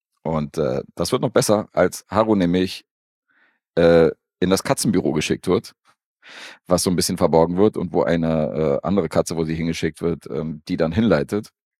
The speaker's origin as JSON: {"language": "German", "country": "Serbia", "said": "Als ich, als Serbe, so."}